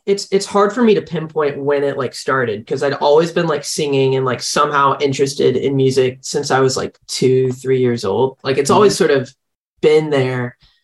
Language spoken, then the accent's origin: English; Tyler, Texas, United States; also born or lived in Dallas; Yeah, I was born in Dallas, raised in Tyler. So I was in Dallas for probably until I was like 9 or 10.